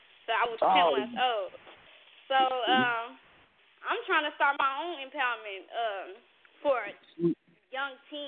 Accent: Gary, Indiana, United States; I'm from the murder capital. I'm from Gary, Indiana.

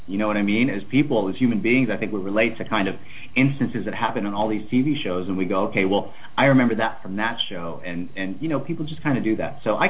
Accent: Cleveland, Ohio, United States; And we found out that we're both from Cleveland.

